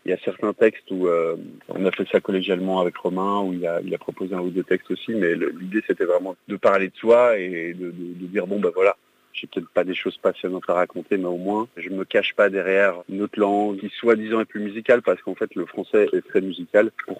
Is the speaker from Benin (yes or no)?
no; Brussels, Brussels-Capital Region, Belgium; moved away as an adult; j'ai quitté la ville, j'ai quitté Bruxelles, qui était quand même ma ville natale, où j'ai passé 35 ans